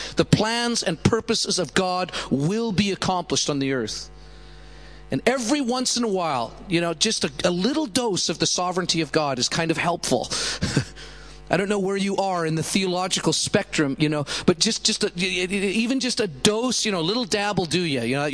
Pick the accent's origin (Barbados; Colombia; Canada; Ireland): Canada; now in Los Angeles, United States; I'm Canadian, but now living in Los Angeles.